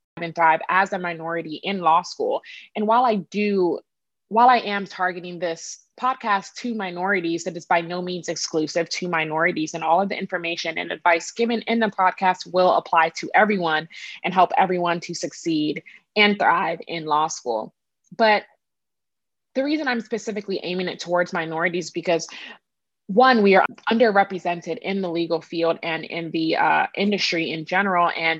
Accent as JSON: {"language": "English", "town": "Rockville", "region": "Maryland", "country": "United States", "tie": "born or raised there", "moved": "as an adult", "said": "I was born and raised in Rockville, Maryland before moving to Florida with my parents after I graduated high school."}